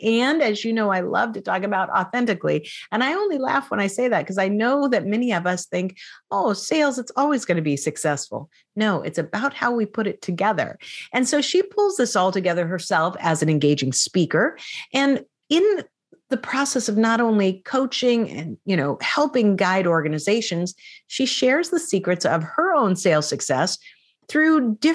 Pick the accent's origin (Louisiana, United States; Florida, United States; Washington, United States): Washington, United States; Spokane; not that far, just a very quick plane ride or car drive away from my hometown of Spokane, Washington